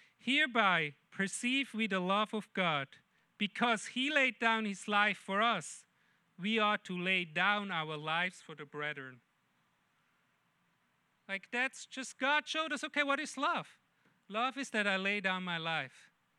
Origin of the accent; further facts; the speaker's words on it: Switzerland; now in United States; Especially here in America, when we come from Switzerland